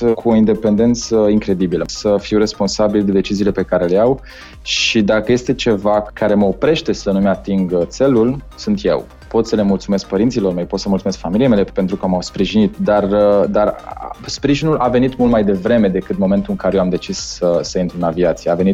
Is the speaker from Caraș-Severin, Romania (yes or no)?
yes; Reșița, Caraș-Severin, Romania; deja știam că voi dori să plec din Reșița. La un moment dat, Reșița, oricât de dragă mi este ca și orașul meu natal, a devenit prea mică pentru mine